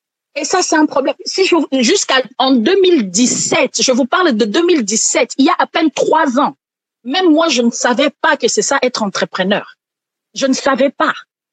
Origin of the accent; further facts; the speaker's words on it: Kisangani, Tshopo, DR Congo; parce que j'ai grandi à Kisangani